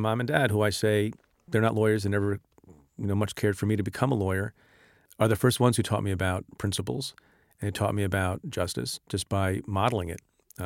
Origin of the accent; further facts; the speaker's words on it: India; born there; You know, my father emigrated from India. I was born in India.